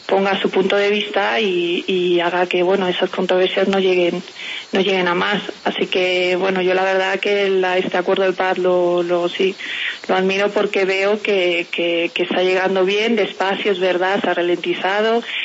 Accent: Madrid, Community of Madrid, Spain; born there; now in Cádiz, Spain; Yo soy nacida en Madrid, yo soy de la Armada Española, yo nací en Madrid, pero bueno, la base naval yo vivo desde hace ya 23 años en Cádiz, en el sur, en Cádiz.

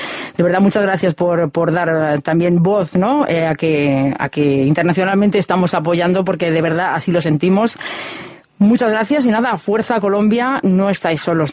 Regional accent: Spain; porque yo soy española

